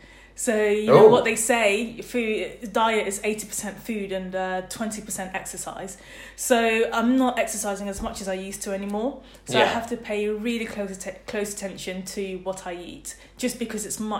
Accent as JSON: {"language": "English", "region": "London", "country": "United Kingdom", "lives_now": "Southend, United Kingdom", "said": "Actually, I would say since I've moved to Southend, because I'm from London, so although I did move from home earlier."}